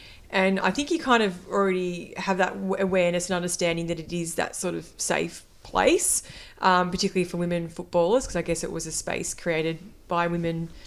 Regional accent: Bendigo, Victoria, Australia; I grew up in Bendigo, so I'm from a regional town. Yeah, yeah. I lived there until I was, into 18, went to uni, then came back to Bendigo and worked in my early 20s.

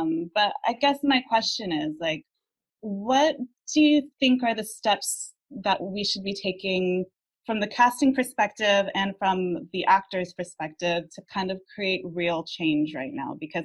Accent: United States; moved away as an adult; now in United Kingdom; but I'm originally from the States, so that's where the accent comes from as well

